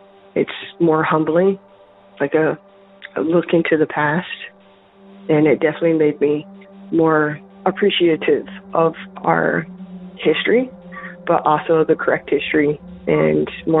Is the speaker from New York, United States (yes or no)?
no; Rapid City, South Dakota, United States; also born or lived in Michigan; I'm from Michigan. I'm calling in regards to Episode 7, Sarah's comment about the Black Hills. I grew up in Rapid City.